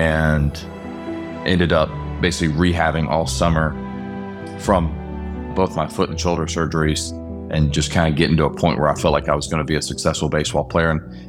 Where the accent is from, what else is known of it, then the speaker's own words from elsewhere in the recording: Atlanta, Georgia, United States; I grew up in Atlanta, Georgia, grew up with a phenomenal family, grew up in church, grew up playing baseball and basketball.